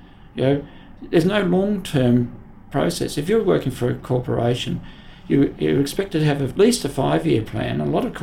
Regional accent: Sydney, New South Wales, Australia; now in Melbourne, Australia; having been brought up in Sydney, this place is untouched, Melbourne, in 1980

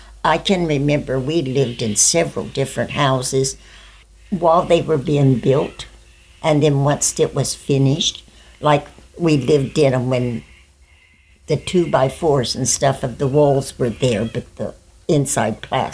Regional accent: Malden, Missouri, United States; born there; I was born September the 17th, 1939, and I was born in Malden, Missouri.

